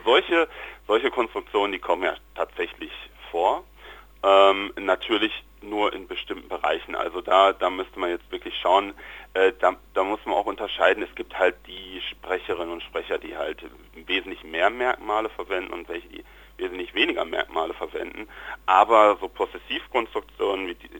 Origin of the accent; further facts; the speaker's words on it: North Rhine-Westphalia, Germany; Also bei uns im Pott ist das eine Mantaplatte.